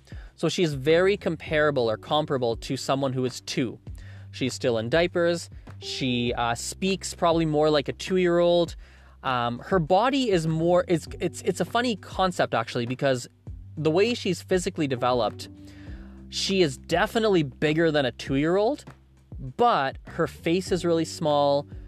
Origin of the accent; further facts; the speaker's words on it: India; first language Gujarati; English is a second language; I thought to myself, I'm Indian, I should probably speak Hindi. And along the similar train of thought, I decided at the time that I definitely will need to get to a much stronger level in my mother tongue, which is Gujarati